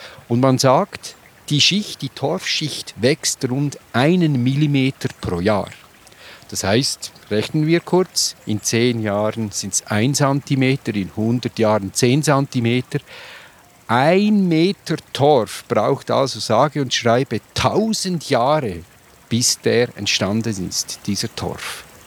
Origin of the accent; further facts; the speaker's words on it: Switzerland; das man sonst nicht so erlebt bei uns in der Schweiz.